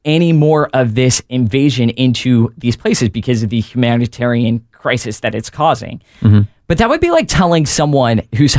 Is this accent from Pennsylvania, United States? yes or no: yes; Pennsylvania, United States; Pennsylvania, it's a nail biter. He's up 1 point. That's my home state.